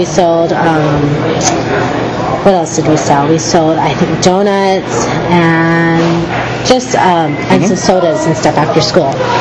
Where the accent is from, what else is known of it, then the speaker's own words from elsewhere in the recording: Honolulu, Hawaii, United States; born there; I was born in Honolulu, Hawaii.